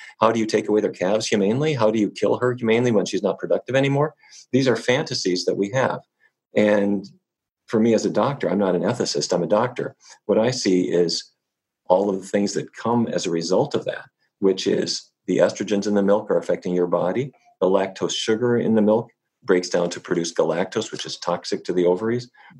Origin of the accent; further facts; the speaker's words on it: Fargo, North Dakota, United States; By point of disclaimer, I grew up in Fargo, North Dakota.